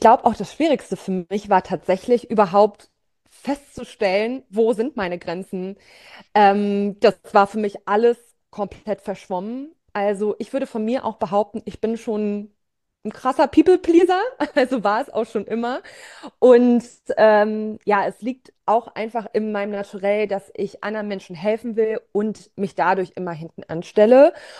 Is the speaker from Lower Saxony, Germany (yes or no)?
yes; Lower Saxony, Germany; Ich komme aus der Region Braunschweig-Salzgitter, also bin so im Norden von Deutschland verortet.